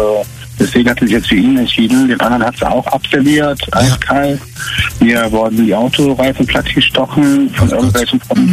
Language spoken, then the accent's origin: German; Bonn, North Rhine-Westphalia, Germany; Ich bin 34 Jahre alt, komme aus Bonn.